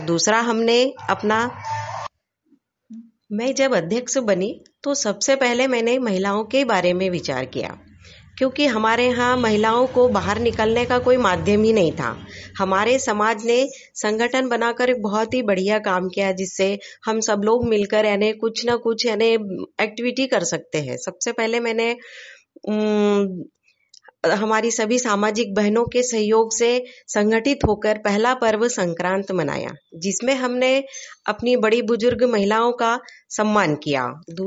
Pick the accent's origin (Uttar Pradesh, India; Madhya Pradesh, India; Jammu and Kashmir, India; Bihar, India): Madhya Pradesh, India; Athner; मैं आठनेर से हूँ, विकास नगर।